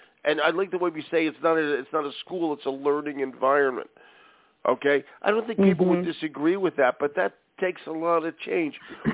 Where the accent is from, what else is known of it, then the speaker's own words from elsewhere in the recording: Philadelphia, Pennsylvania, United States; I mean, we're both from Philly. My high school had already lasted 16,000 years.